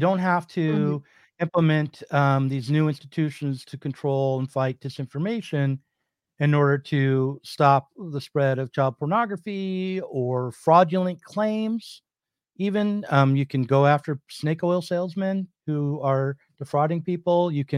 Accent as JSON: {"language": "English", "country": "United States", "said": "If there's one thing that I truly like about being an American, it's that."}